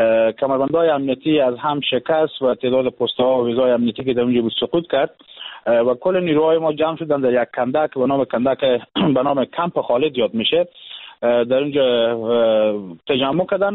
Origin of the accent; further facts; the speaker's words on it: Herat, Afghanistan; من اتفاقا در ولایت هرات کلان شدم، بزرگ شدم در حوزه غرب افغانستان